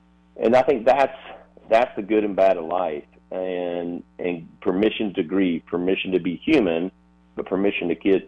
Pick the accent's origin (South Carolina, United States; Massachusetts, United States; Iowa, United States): South Carolina, United States; You hit Highway 15. I grew up on Highway 15.